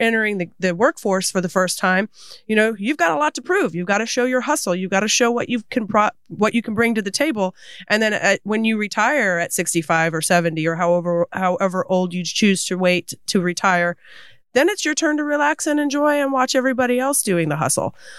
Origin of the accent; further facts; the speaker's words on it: United States; But I grew up in Polk County from the age of 5 to now.